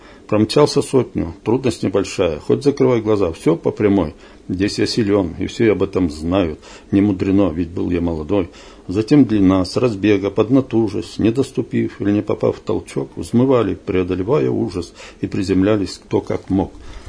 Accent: Nitsinskoye, Sverdlovsk Oblast, Russia; now in Kopeysk, Russia; Это село Ницинское, Слободотуринский район, Свердловской области.

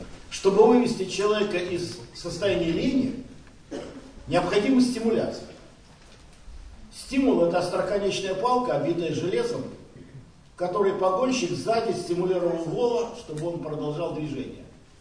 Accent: Vitebsk Region, Belarus; also born or lived in Moscow; Летом в 5 лет меня возят дедушки с бабушкой на лето, город-городок Витебской области. И я уже оттуда не уезжаю, потому что я не хочу уезжать в город. Там дом, речка, территория, леса, друзья, улица. И 1 по 10 класс я живу в Витебской области, в городе-городок

